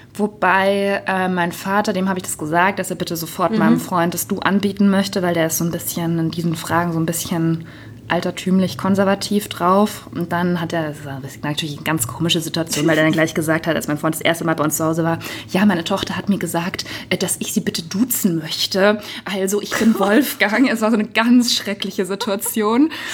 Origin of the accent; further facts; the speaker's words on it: Bad Mergentheim, Baden-Württemberg, Germany; weil das natürlich auch in Bad Mergentheim, diesem kleinen Ort, wo ich herkomme, das macht einfach niemand.